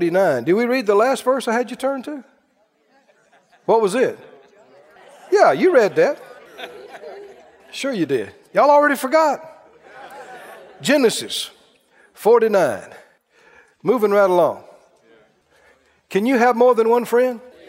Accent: Mississippi, United States; accent: drawl; And somebody asked me where I grew up, and I told them Mississippi.

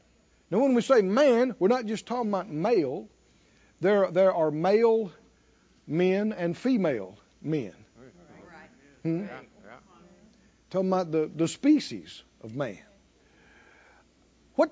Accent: the South, United States; You know, we grew up in the South and in the woods and nature

